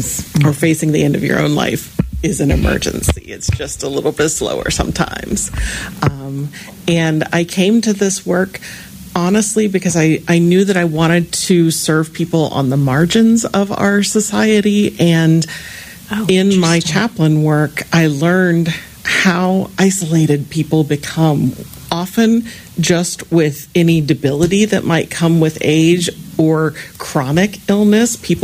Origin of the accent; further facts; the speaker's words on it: Ohio, United States; now in North Carolina, United States; So I am a North Carolinian as of the last 25 years. I grew up in Ohio, have been here for about 25 years this year.